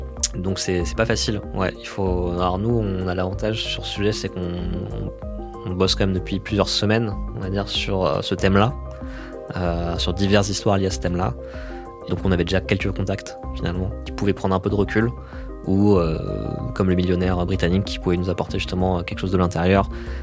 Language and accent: French; France; Tout simplement parce qu'on est français, on bosse ici.